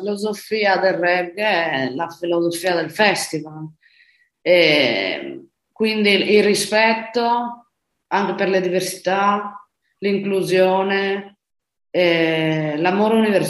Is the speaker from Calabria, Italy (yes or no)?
no; Osopo, Friuli-Venezia Giulia, Italy; now in Spain; io mi sono spostata in Spagna